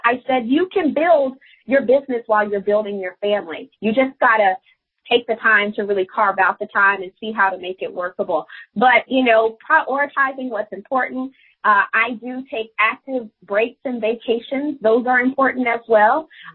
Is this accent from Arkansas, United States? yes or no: yes; Arkansas, United States; I was born and raised in Arkansas, so I am country by default.